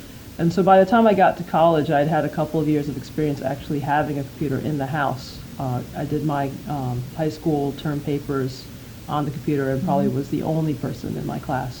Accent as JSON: {"language": "English", "town": "Rochester", "region": "New York", "country": "United States", "tie": "born or raised there", "also_born_or_lived": "Manila, Philippines", "said": "well, I was born in Manila, Philippines. That's where my family is from. But at an early age, at 6 months old, we moved to Rochester, New York."}